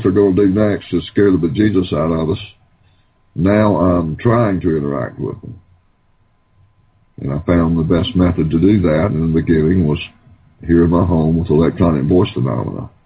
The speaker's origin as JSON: {"language": "English", "region": "the South", "country": "United States", "said": "you can tell by my voice, I'm from the South. I'm a country boy. I grew up hunting, grew up in the woods on a farm."}